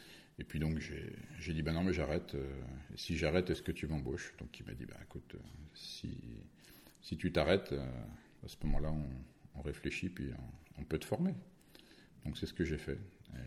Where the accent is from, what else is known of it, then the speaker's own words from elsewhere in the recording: Chagny, Bourgogne-Franche-Comté, France; Moi, je suis natif de Chagny, donc un petit village à côté de Chassin-de-Montrachet, bien connu pour ses blancs. Et voilà, étant collégien dans mon village, en 91